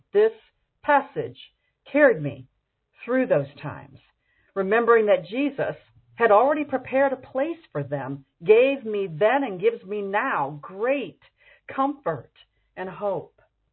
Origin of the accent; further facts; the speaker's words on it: Ohio, United States; You know, in my home when I was growing up in Ohio